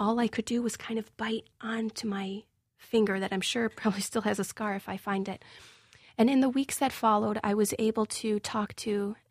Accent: Chicago, Illinois, United States; Chicago was actually the biggest culture shock of the entire process, because, you know, I was coming to my hometown where I expected to feel so familiar with everything, but all of a sudden I kind of felt like the foreigner.

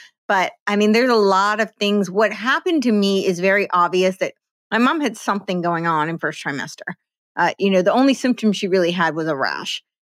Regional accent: New Jersey, United States; I grew up in New Jersey, and New Jersey was a very Catholic state.

